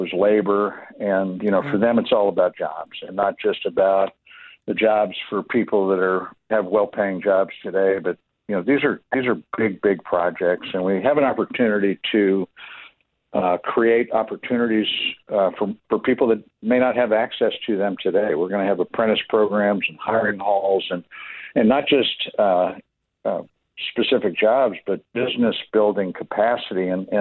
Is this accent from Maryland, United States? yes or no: no; Kansas City, Missouri, United States; You know, this is my hometown. I feel I take the legacy of Ewing Kauffman. I'm not sure everybody today knows all that he did to make sure that the Royals are here.